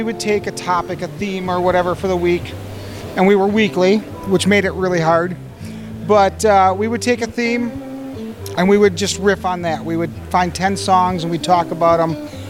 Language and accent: English; Wausau, Wisconsin, United States; Scott and I are from further up north. I'm from Wausau.